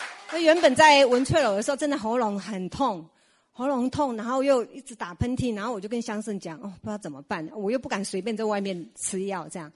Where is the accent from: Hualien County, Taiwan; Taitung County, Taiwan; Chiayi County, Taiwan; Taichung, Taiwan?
Taichung, Taiwan